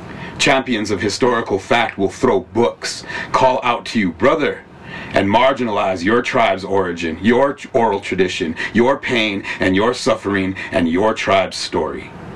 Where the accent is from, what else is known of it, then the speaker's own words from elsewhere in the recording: Taos Pueblo, New Mexico, United States; You know, I mean, I'm naturally from Taos Pueblo. My mom is Mexican, so there's that part of it as well.